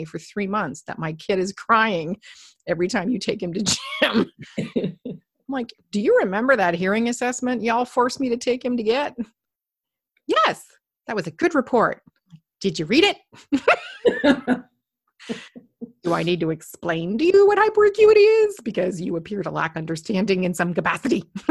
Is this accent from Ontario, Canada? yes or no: yes; Toronto, Ontario, Canada; I'm from Toronto.